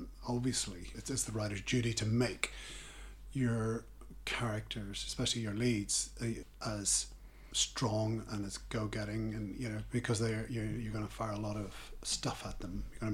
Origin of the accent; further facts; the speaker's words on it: Belfast, Northern Ireland, United Kingdom; You know, I grew up in West Belfast on a street called Springfield Park